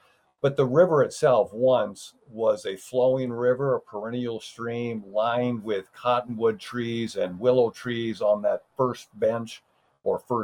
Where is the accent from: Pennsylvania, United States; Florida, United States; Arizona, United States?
Arizona, United States; Mesa; I was growing up in Mesa, and my brothers lived in the town of Maricopa, which was an agricultural community at that point.